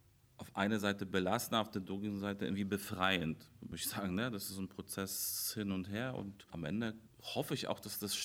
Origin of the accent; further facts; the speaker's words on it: Poland; German is a second language; now in Germany; in meiner Heimat Polen